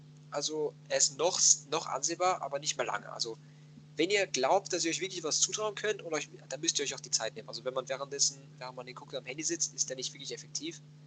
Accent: Austria; accent: Austrian; ich spreche noch mit diesem leicht österreichischen Dialekt, was für mich als Österreicher natürlich dann noch um einiges schlimmer ist

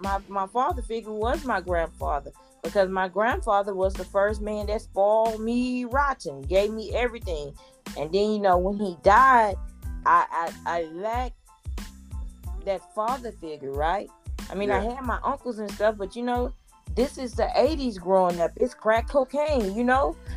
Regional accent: Houston, Texas, United States; And I come from Fifth Ward, Texas.

